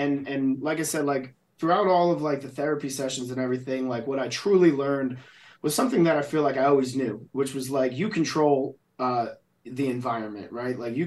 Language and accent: English; New Jersey, United States; growing up in New Jersey, like there's, you know, it's tough, right?